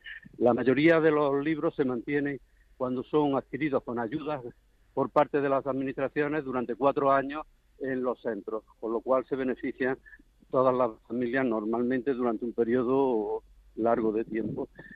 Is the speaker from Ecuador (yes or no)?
no; Spain; creo que como ciudadano y no como presidente de los editores, sino como ciudadano español